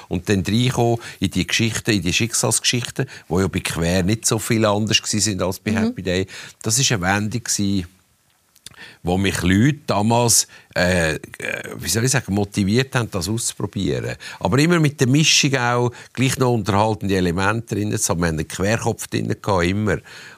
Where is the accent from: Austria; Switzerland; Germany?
Switzerland; Romandy; ich bin im Welschland aufgewachsen.